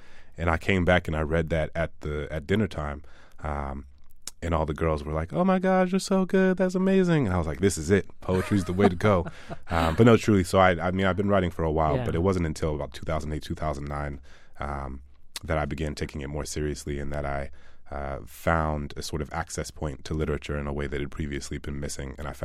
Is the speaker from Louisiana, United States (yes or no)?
yes; New Orleans, Louisiana, United States; born or raised there